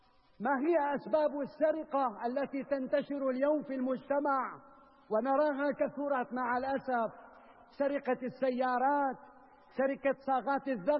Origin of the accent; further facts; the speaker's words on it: Syria; نحن كسوريين أولا وكعرب نعقد آمالنا أولا على الله جل جلاله